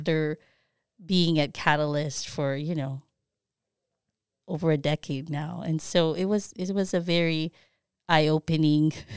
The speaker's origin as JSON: {"language": "English", "country": "Philippines", "tie": "born or raised there", "said": "I grew up in the Philippines and I went to an all-girls Catholic school ran by nuns in the Philippines."}